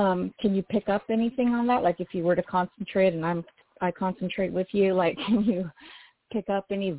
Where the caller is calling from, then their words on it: Phoenix, Arizona, United States; I'm calling from Phoenix.